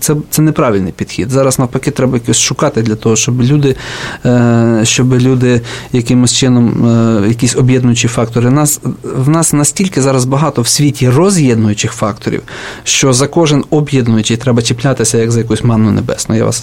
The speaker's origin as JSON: {"language": "Ukrainian", "region": "Ternopil Oblast", "country": "Ukraine", "moved": "yes", "lives_now": "Kyiv, Ukraine", "said": "тому що я не збирався повертатися на свою батьківщину. Я з Тернопільщини, якщо слухачі цього не знають."}